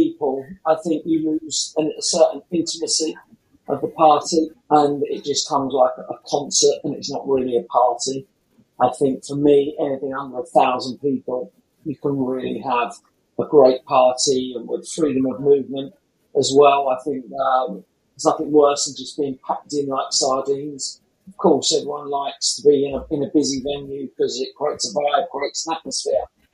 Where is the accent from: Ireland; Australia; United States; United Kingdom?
United Kingdom; South East England; I was a boy from Surrey, young boy, 15-year-old schoolboy, just been kicked out.